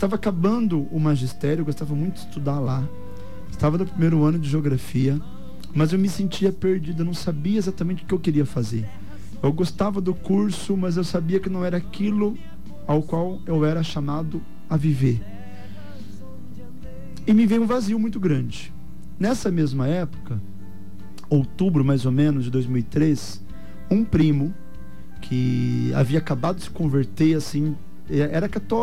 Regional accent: Castilho, São Paulo, Brazil; Eu sou de Castilho. Logo quando você cruza Três Lagoas com São Paulo, é Castilho, a minha cidade.

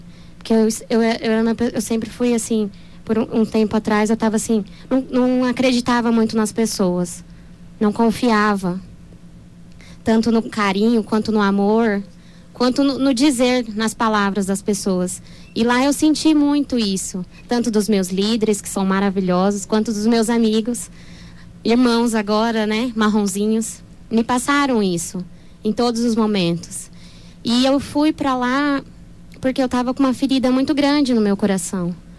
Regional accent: Dourados, Mato Grosso do Sul, Brazil; Eu sou de Dourados.

